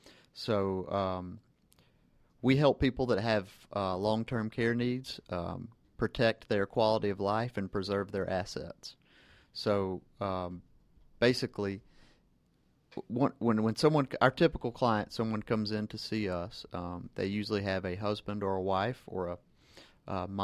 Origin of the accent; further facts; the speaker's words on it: Georgia, United States; I grew up in Gwinnett County, which is obviously just a little bit north here of Atlanta.